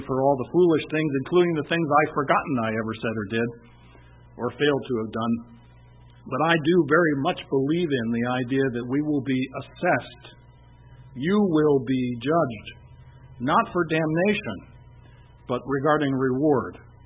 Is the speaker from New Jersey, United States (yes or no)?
yes; New Jersey, United States; I imagine if I went down there, he'd ask for a toll, because I'm from New Jersey.